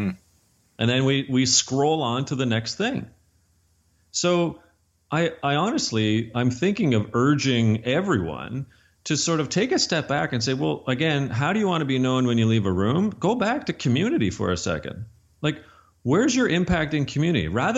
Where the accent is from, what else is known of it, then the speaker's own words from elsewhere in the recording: Canada; I'm Canadian